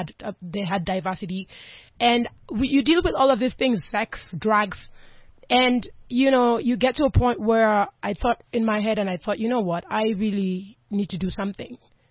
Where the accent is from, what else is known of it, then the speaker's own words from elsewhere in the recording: Kenya; when I grew up, in Kenya. I'm born and raised in Kenya for most part.